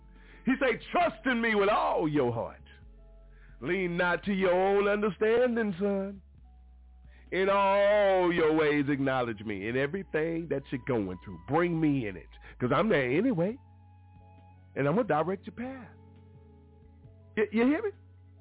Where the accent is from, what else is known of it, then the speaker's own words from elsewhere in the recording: United States; born there; Yeah, I was born right here in America. I was.